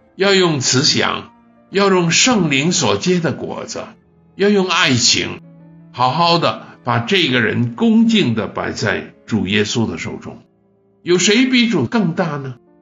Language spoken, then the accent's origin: Chinese; China; 他们都明白的，但是我们中国人就不明白了。